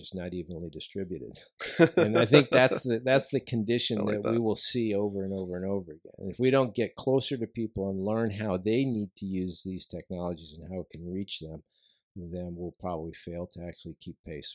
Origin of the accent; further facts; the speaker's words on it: California, United States; I'm a Californian. I didn't get it. There was a snowstorm coming.